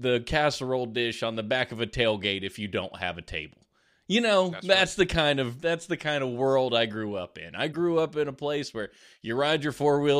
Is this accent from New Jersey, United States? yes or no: no; Alabama, United States; it's important to note that I am from South Alabama. I have all the redneck in my blood, in my veins, coursing through me.